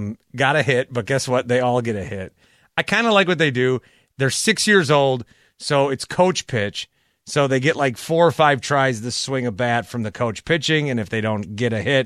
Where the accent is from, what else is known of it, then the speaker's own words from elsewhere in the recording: Fond du Lac, Wisconsin, United States; I'm from Fond du Lac, Wisconsin. There's 40,000 people in that town.